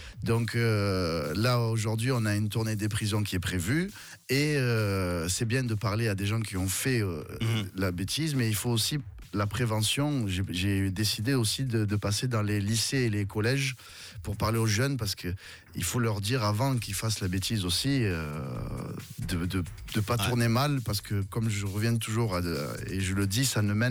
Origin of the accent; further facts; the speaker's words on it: Marseille, Provence-Alpes-Côte d'Azur, France; je viens des quartiers de Marseille et ça me colle un peu plus à la peau le côté urbain